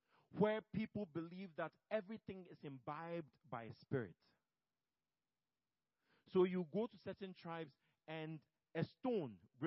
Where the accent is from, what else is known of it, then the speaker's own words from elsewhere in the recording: Ghana; for many of you that don't know, I'm Ghanaian. Although some people think I'm Indian, I'm Ghanaian.